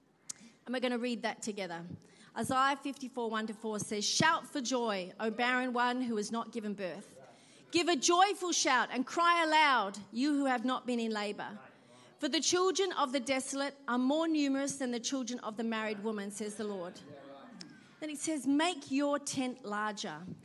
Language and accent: English; Perth, Western Australia, Australia; I come from Perth originally.